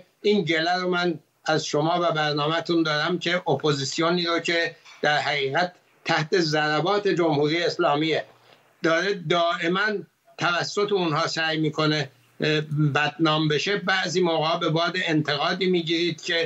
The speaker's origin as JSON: {"language": "Persian", "town": "Tabriz", "region": "East Azerbaijan", "country": "Iran", "tie": "born there", "said": "من متولد تبریز هستم."}